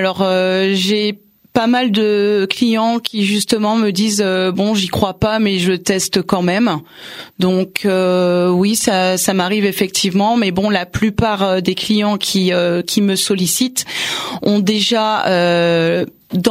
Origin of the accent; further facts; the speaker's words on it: Angers, Pays de la Loire, France; born there; Oui, je suis née à Angers, tout à fait, oui.